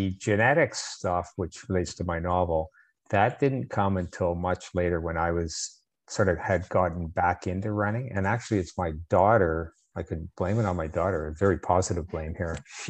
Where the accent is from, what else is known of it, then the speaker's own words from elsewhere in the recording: Windsor, Ontario, Canada; I grew up in a place called Windsor, Ontario, which is sort of west of Toronto, smaller town. And I lived there till I was about 8 years old.